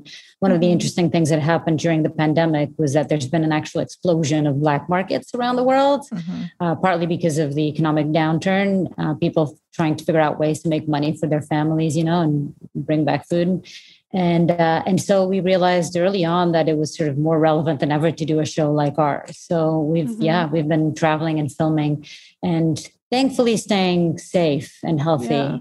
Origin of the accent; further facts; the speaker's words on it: Portugal; English is a second language; I was born and raised in Portugal, which is actually where I met Shaheen, who connected us all. And I went to an English school there, so that's why I speak English badly.